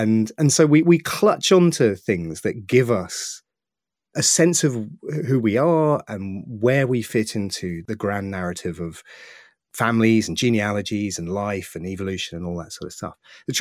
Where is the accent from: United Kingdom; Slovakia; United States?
United Kingdom; East of England; but I can say it because I am actually from Suffolk